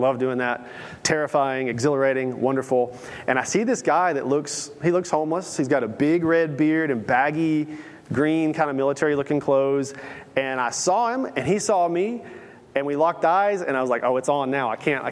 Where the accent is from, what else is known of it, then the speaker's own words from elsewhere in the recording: Tennessee, United States; I come from Middle Tennessee, by the way, so it's a different world, lovely world.